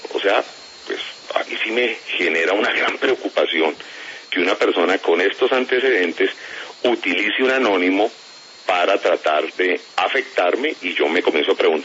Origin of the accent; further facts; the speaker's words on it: Cauca, Colombia; todos los que sean de mi región, del departamento del Cauca, me los van a endilgar a mí.